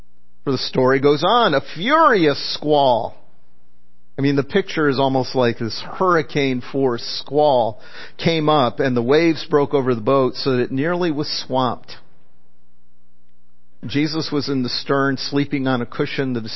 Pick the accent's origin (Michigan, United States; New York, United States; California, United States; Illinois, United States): Michigan, United States; You know, I grew up near Lake St. Clair, which is one of the connects Lake Huron with Lake Erie